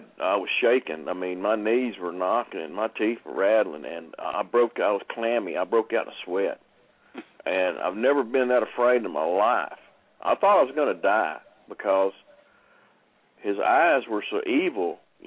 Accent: Keithville, Louisiana, United States; Well, I'm from Keechee, Louisiana. That's about 20 minutes south of Shreveport, Louisiana.

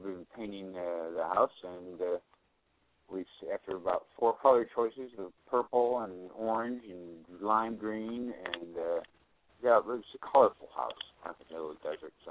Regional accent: Rochester, New York, United States; now in Arizona, United States; New York. Out of Rochester, New York, where they shovel snow off their windshields every morning for about 9 months out of the year.

